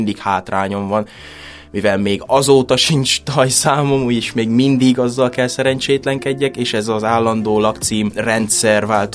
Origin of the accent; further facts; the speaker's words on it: Salonta, Bihor, Romania; now in Budapest, Hungary; most jelenleg az IBS-en tanulok itt Budapesten, és Nagyszalontáról jöttem, ugye a Párcium térségből.